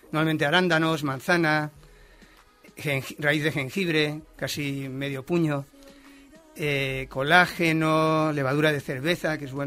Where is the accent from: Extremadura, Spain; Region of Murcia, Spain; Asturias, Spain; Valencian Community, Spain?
Asturias, Spain; Llanes; Sí, yo soy de Asturias, aunque realmente de Llanes, que digamos de al mar, pero yo soy de allí, solo estuve unos meses, porque a mí me fabricaron en Caracas, Venezuela, pero mis padres querían que naciera en España, y como mi madre es asturiana, se vino para aquí.